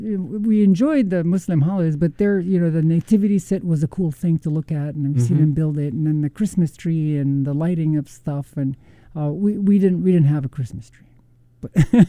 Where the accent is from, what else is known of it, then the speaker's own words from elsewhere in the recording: Damascus, Damascus Governorate, Syria; And by the way, I grew up in Damascus. When we first moved to Damascus, we lived in an area called Qassa.